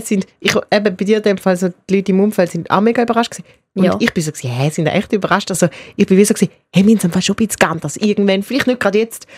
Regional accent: Eastern Switzerland, Switzerland; accent: Eastern Swiss dialect; unseren Dialekt in der Ostschweiz gibt es genau 2 Sender dann noch

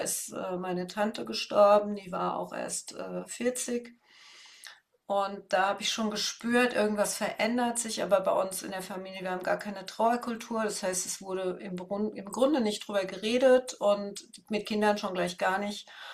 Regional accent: Darmstadt, Hesse, Germany; Ich komme aus Darmstadt. Das ist in der Nähe von Frankfurt. Ich werde jetzt 65 Jahre alt und bin seit letztem Sommer Oma.

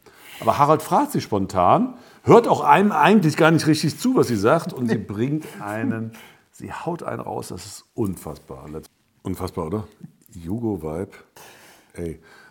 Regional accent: Cologne, North Rhine-Westphalia, Germany; wir sind ja alle, Helmut auch als Kölner wie ich, so katholisch, da kriegst du einen zweiten und dritten Vornamen.

